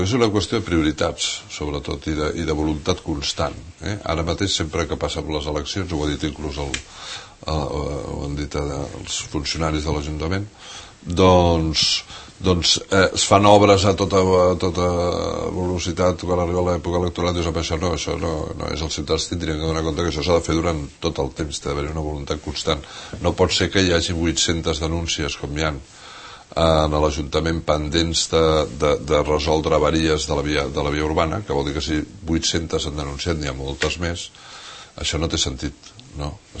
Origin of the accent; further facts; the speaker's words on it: Valldoreix, Catalonia, Spain; jo soc de Valldoreix, visc a Valldoreix, no?